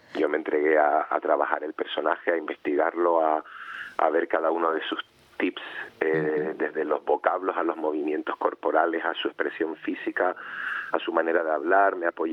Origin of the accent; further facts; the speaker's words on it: Las Palmas, Canary Islands, Spain; Yo siempre digo que soy de Las Palmas, de Gran Canaria, con alma de conejero